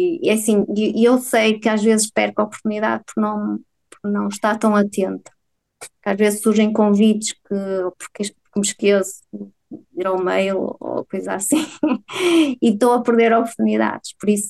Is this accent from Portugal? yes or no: yes; Portugal; comecei a sair de Portugal, porque eu sei que só somos valorizados aqui no nosso cantinho quando saímos de Portugal.